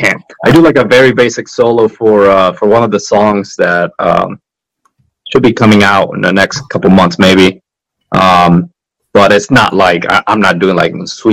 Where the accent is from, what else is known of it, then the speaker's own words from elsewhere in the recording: Puerto Rico; now in United States; Puerto Rico.